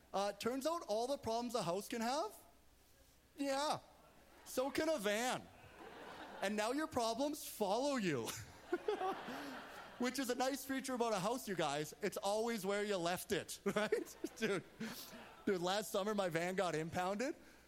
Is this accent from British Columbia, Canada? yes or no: yes; Prince George, British Columbia, Canada; So, you guys, I grew up here in Prince George. It's very beautiful.